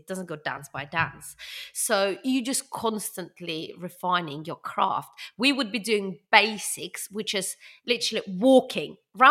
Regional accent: Russia; But as I was born in Russia and brought up, I consider myself, I think, culturally more Russian than Korean.

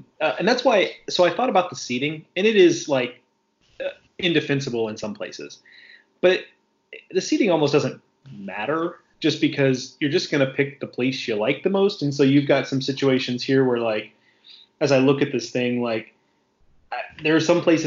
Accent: Texas, United States; Part of that is emotional. I am a Texan after all.

